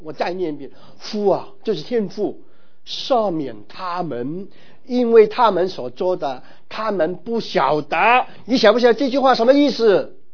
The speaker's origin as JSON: {"language": "Chinese", "country": "Hong Kong", "tie": "born or raised there", "also_born_or_lived": "Guangzhou", "said": "我出生在广州，然后在香港长大。"}